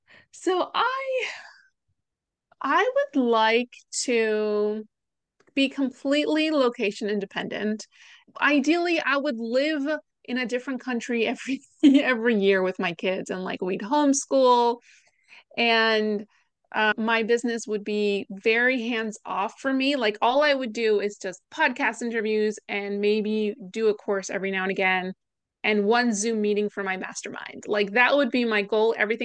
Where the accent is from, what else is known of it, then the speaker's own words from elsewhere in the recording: Greece; also born or lived in New York; now in United Kingdom; I'm Greek-American, so I was born in New York, and I grew up in Greece for a lot of my high school years.